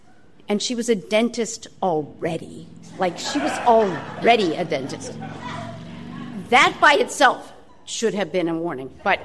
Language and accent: English; Maryland, United States; I grew up in Harford County, as I mentioned, like the whole private school thing, alien to me.